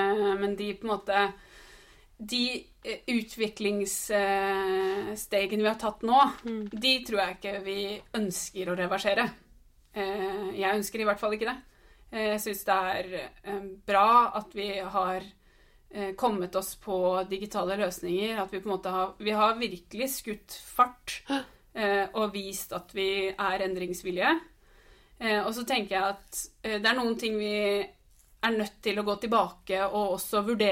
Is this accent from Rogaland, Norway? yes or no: no; Nittedal, Akershus, Norway; Møbelloven, som det heter I Nittedal, der jeg kommer fra.